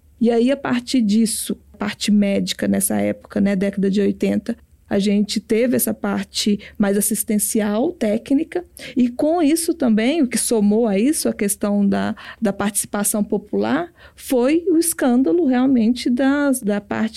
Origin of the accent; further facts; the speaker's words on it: Minas Gerais, Brazil; eu sou farmacêutica, sou de Minas Gerais, onde eu comecei a trabalhar no SUS desde o dia 4 da minha faculdade.